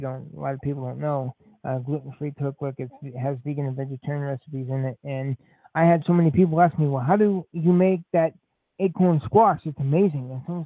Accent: San Francisco, California, United States; born there; Well, wait a minute. I was born in San Francisco.

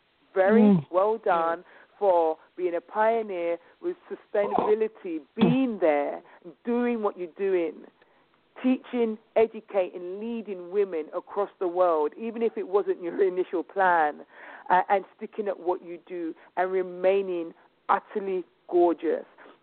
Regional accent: United Kingdom; As a British person, there was no one in the industry for me to call.

